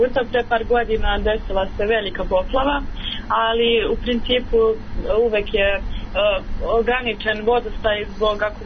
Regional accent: Bajina Bašta, Zlatibor District, Serbia; pošto je Drina kod nas u Bajinoj Bašti, u srednjem toku, to i nije tako čudno.

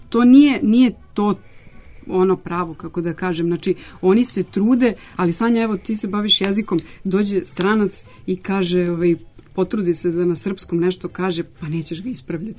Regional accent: Serbia; kod nas u Srbiji zapravo svi ovi orkestri

